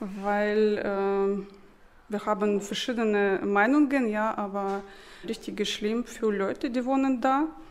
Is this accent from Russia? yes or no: yes; Russia; also born or lived in Tajikistan; now in Eberswalde, Germany; Ich bin in der Sowjetunion geboren, kann man so sagen, ja. Meine Eltern haben in Tadschikistan Praktikum gemacht und ich bin da geboren. Aber ich bin aus Russland, ja.